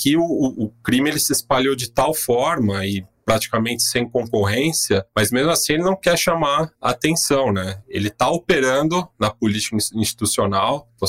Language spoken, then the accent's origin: Portuguese; São Paulo, Brazil; vivendo aqui, nascido e criado aqui em São Paulo